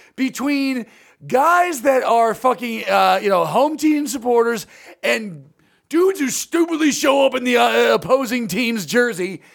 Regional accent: California, United States; I grew up in a town without any professional sports team. I grew up in Orange County. There's not one professional sports team.

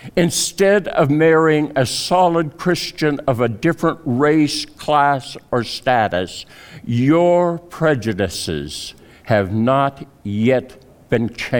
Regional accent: Fort Collins, Colorado, United States; I grew up here in Northern Colorado and in Fort Collins.

